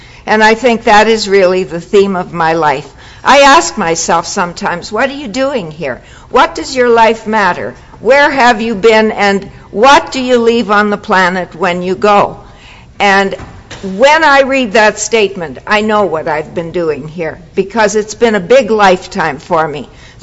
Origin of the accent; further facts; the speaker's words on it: Toronto, Ontario, Canada; I'm from Toronto.